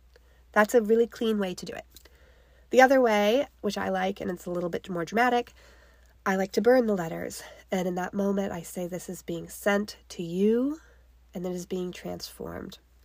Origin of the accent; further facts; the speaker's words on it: Nevada, United States; We grew up in Nevada.